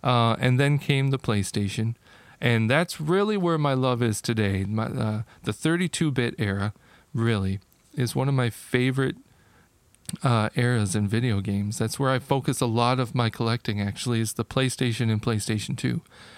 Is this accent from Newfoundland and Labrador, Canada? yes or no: yes; Newfoundland and Labrador, Canada; So, I grew up in Canada. When I got my 3DS... Oh, my 3DS. My NES. I was living in the province of Newfoundland.